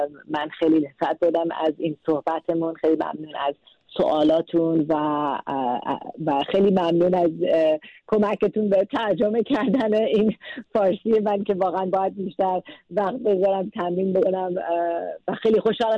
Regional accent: Minneapolis, Minnesota, United States; ببینید من اینجا به دنیا آمدم. من توی مینیاپولیس به دنیا آمدم.

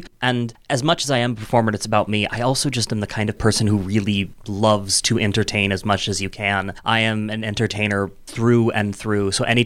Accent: West Des Moines, Iowa, United States; I'm a performer from the West Des Moines area.

